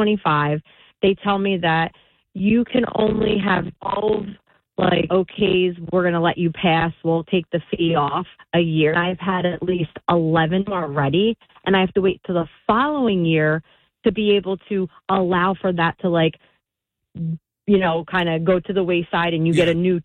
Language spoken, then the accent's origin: English; New Jersey, United States; also born or lived in Staten Island; So I used to live in Staten Island, and I moved to Jersey, but I'm originally from Jersey.